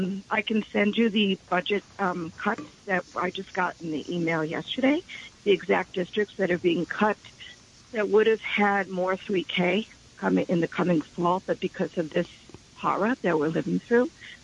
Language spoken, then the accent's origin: English; New York City, New York, United States; I'm from Brooklyn.